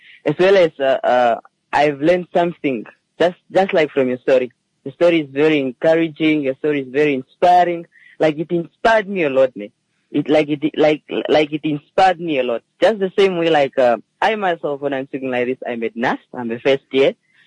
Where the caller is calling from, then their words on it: Windhoek, Khomas, Namibia; From Windhoek.